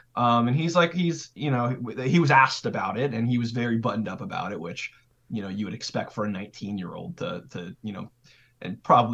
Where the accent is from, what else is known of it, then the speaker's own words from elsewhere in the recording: California, United States; also born or lived in Idaho / Wyoming; Like, I'm from California, but I lived in, like, Mountain West territory. So, like, Idaho, Wyoming